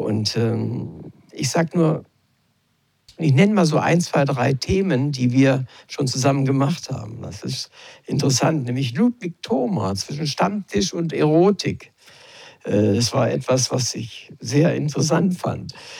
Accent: Lower Saxony, Germany; ich wollte gerade die Entschuldigung als Niedersachse anbringen

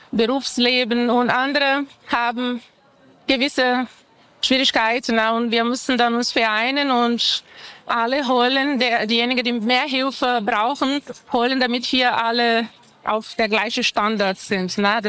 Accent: Brazil; Bei uns in Brasilien, wenn ich vergleichen würde, wir haben da andere Faktoren, andere Krisen, Finanzkrise

